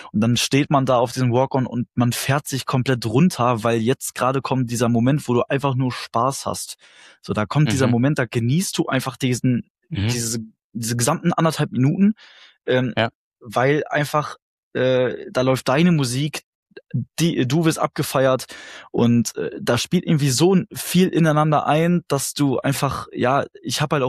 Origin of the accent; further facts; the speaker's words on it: Herford, North Rhine-Westphalia, Germany; so meine Stadt aus der ich komme, aus Herford, Deutschland, und die ganze Halle wird laut